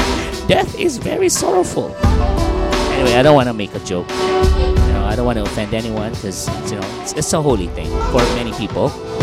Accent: Philippines; because I grew up in the Philippines, right?

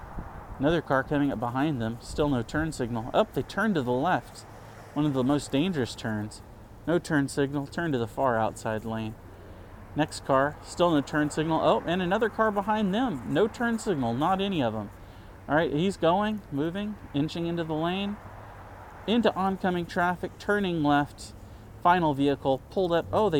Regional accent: Texas, United States; Growing up in Texas, which is kind of south, it's got a mixed identity.

